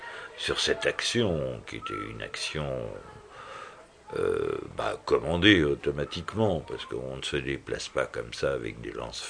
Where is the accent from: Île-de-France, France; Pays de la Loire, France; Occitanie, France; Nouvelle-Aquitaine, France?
Nouvelle-Aquitaine, France; je suis originaire de la région d'Oradour